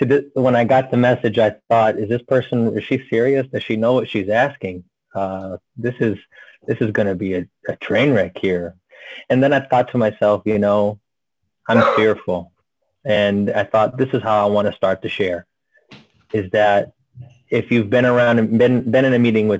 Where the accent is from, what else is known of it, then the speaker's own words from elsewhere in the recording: California, United States; also born or lived in Tennessee; it was after I had moved from Tennessee to California. I'm originally from California.